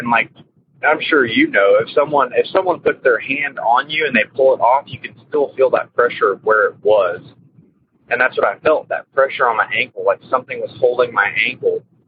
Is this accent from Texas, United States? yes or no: yes; Texas, United States; I'm from Texas.